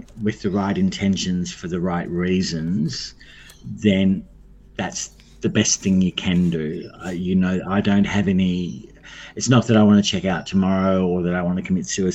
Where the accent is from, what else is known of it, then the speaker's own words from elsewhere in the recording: Australia; born there; I count my blessings every day that I was born in Australia